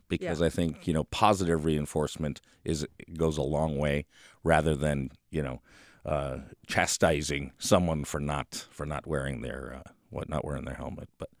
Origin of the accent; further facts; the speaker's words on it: Connecticut, United States; I grew up in Connecticut, so that's part of the driving.